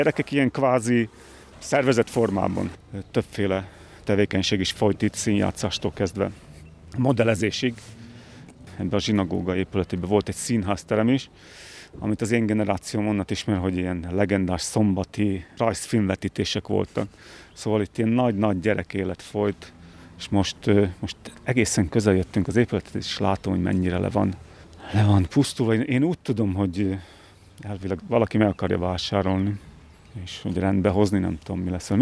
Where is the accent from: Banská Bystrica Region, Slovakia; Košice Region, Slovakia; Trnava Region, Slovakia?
Košice Region, Slovakia; Moldava nad Bodvou; én Szepsinek az úgynevezett hegy nevű részén nőttem fel, ami azt jelenti, hogy volt kertünk is, volt tyúkunk is, volt nyulunk is, és itt volt, akinek még sertése is volt. Tehát ez ilyen kevert életmód volt akkoriban.